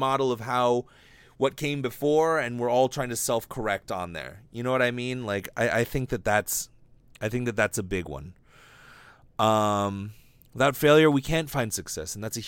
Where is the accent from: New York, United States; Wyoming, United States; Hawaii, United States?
Hawaii, United States; Because I came from Hawaii, which is technically America, and my mom was from Hawaii. My dad was from Washington. So I kind of got this strange, perspective of both mainland and Hawaii as I was growing up